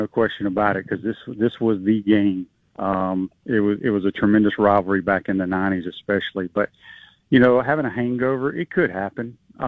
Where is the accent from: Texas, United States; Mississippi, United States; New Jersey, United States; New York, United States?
Mississippi, United States; now in Gainesville, United States; Well, I'm from Mississippi, but I made Gainesville my home base when I started playing pro ball